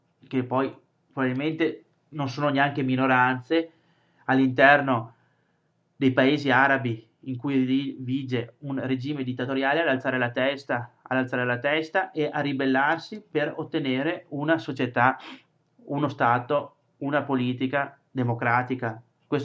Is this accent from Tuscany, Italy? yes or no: no; Veneto, Italy; noi come occidentali, come europei e anche noi come veneti.